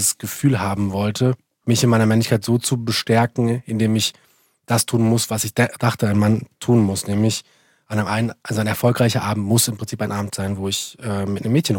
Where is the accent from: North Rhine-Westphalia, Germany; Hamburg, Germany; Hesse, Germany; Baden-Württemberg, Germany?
Hesse, Germany; ich komme aus Mittelhessen